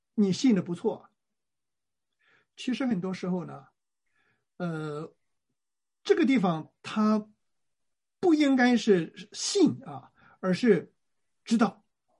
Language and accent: Chinese; China; 那就是说我们中国人说的啊，就是只会耍嘴了，是吧？